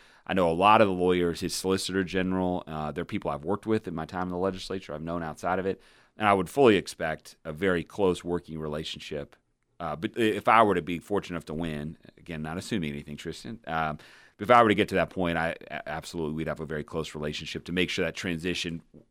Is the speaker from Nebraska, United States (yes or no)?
yes; Omaha, Nebraska, United States; I'm originally from Omaha even, which sort of makes it doubly worse.